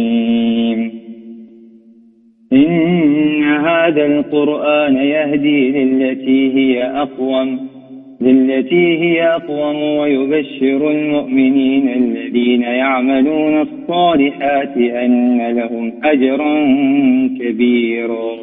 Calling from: Mecca, Makkah Province, Saudi Arabia; اليوم كم من مكة

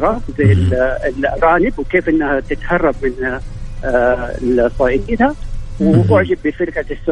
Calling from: Riyadh, Riyadh Province, Saudi Arabia; من الرياض.

